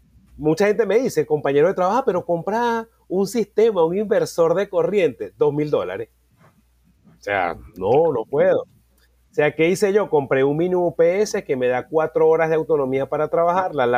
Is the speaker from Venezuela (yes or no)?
yes; Venezuela; Pero yo creo que el reto más grande que tenemos los venezolanos ahorita es el servicio eléctrico.